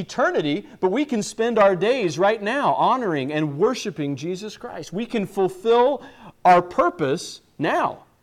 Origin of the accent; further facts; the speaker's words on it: Mangum, Oklahoma, United States; also born or lived in Illinois; Like, well, I was born in Illinois, and then we moved around, and we moved to Oklahoma, and I was raised in Mangum, and all these things.